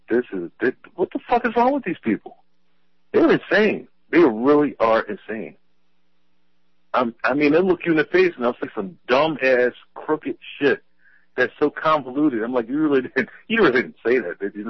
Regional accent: Pennsylvania, United States; I know about Rick, man. He's from my home state.

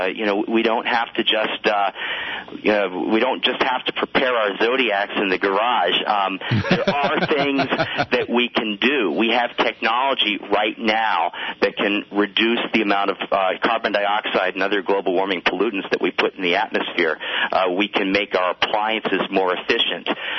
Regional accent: East Coast, United States; I come from the East Coast, where it's originally where it's almost all sandy beaches.

